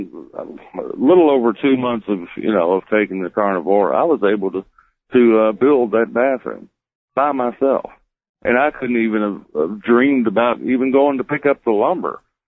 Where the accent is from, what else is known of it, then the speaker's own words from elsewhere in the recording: Kentucky, United States; Well, I'm from Kentucky.